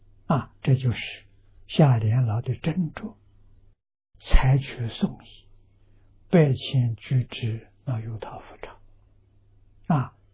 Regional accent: China; 我们中国人是万万乘一啊

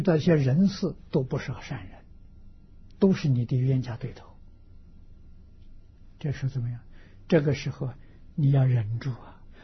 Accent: China; 一般的距离啊，是我们中国人讲的三里，三里路。

